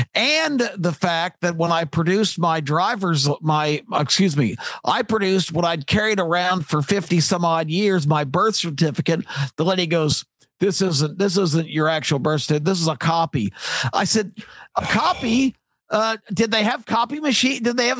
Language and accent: English; Washington, District of Columbia, United States; born there; I remembered what hospital I was born in Washington, D.C., Providence Hospital.